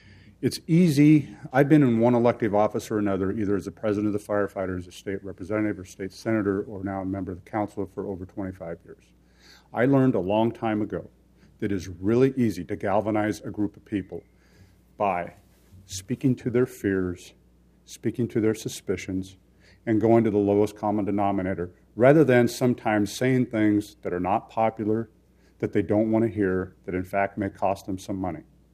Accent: Portland, Oregon, United States; I was born and raised in East Portland. I've grown up in Portland my whole life living on the east side.

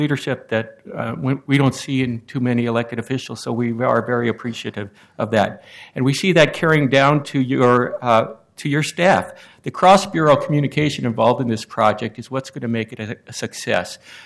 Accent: Tigard, Oregon, United States; The first effect that we're seeing is in my hometown of Tigard.

